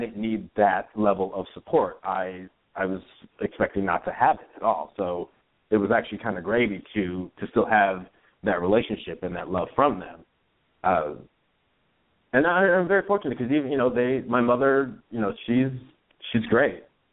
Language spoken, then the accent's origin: English; New Jersey, United States; at the church that I grew up in back in New Jersey, I haven't been to in what year are we in? 13 years.